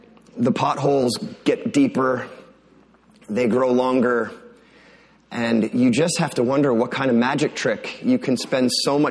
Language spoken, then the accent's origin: English; Pennsylvania, United States; So growing up in Pennsylvania, one of the things that I learned very early in life